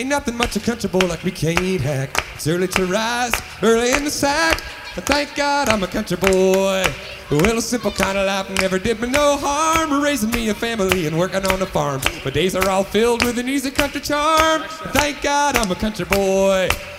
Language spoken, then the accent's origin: English; Columbus, Ohio, United States; You've been listening to Reflection. We're from Columbus, Ohio.